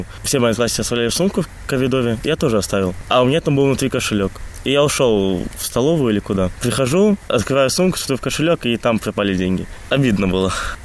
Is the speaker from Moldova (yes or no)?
no; Jekabpils, Jēkabpils Municipality, Latvia; У нас, допустим, в Екапилсе, в моем родном городе, у многих зарплата 700 евро.